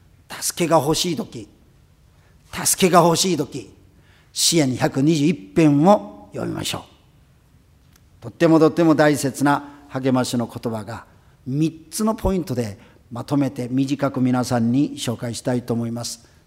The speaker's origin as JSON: {"language": "Japanese", "country": "South Korea", "said": "だから私は大学生の時に、私出身韓国ですから、韓国のほとんどの山を全部登りました。"}